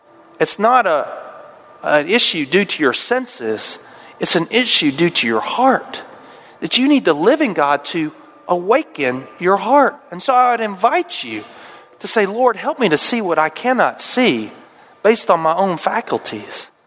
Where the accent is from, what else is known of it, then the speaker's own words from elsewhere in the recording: Winchester, Kentucky, United States; also born or lived in Okinawa, Japan; I grew up in Winchester, Kentucky, born in Okinawa.